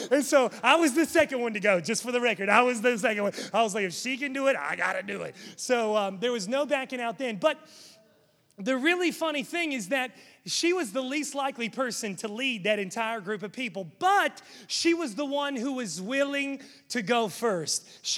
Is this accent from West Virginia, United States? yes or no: yes; West Virginia, United States; now in Charlotte, United States; I'm from West Virginia, for those of you who don't know that. I feel like I tell you all the time, at least once a month. But anyway, in West Virginia, growing up there, there's not a whole lot of things to do.